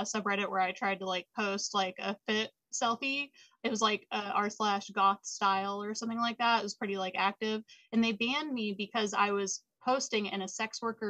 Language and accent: English; Texas, United States; But I was raised in Texas, so I am used to the whole like, you know, red state rhetoric.